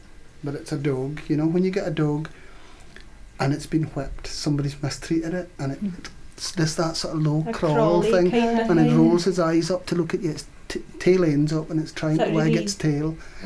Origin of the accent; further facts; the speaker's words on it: Kirkwall, Scotland, United Kingdom; also born or lived in South Ronaldsay; words like that must have come to me in my early childhood face Sooth Ronaldsey in Orkney, because I grew up in Kirkwall, the metropolis.